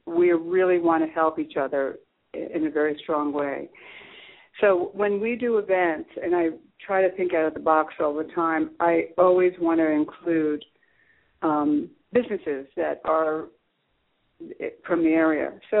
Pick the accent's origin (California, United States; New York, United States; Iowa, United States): New York, United States; accent: New York; It could be my New York accent.